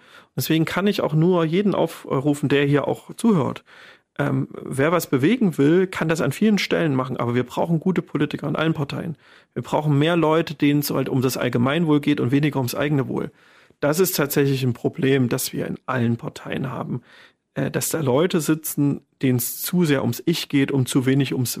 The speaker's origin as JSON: {"language": "German", "town": "Weimar", "region": "Thuringia", "country": "Germany", "tie": "born or raised there", "said": "meine alte Sozialkundelehrerin, die wohnt auch hier in Weimar, ich bin ja in Weimar zur Schule gegangen"}